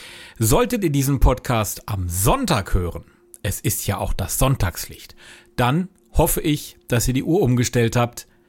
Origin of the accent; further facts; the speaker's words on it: North Rhine-Westphalia, Germany; als ein Kind des Ruhrgebiets und Diakonatsbewerber im Bistum Münster